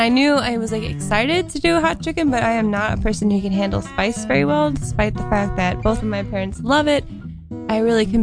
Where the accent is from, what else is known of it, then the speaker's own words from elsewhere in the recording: Oklahoma, United States; born there; That's kind of what I was raised on. I was born in Oklahoma and very like meat, potato side kind of family early on in our life.